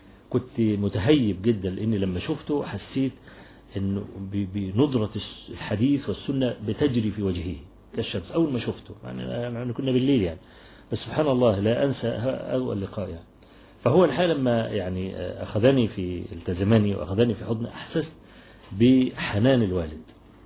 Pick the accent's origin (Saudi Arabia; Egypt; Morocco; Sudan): Egypt; حتى أن الشيخ محمد إسماعيل يعني حفظه الله عندنا في مصر بعت لي رسالة